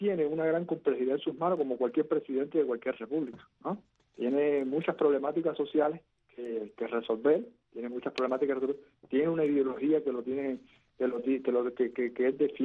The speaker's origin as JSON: {"language": "Spanish", "country": "Cuba", "said": "como cubano"}